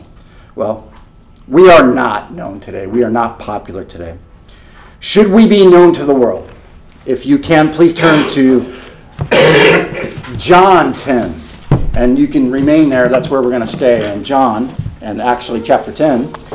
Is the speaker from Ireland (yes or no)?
no; Belleville, Illinois, United States; I grew up in Belleville, Illinois, and that's the church area that I'm from. I was born there in the church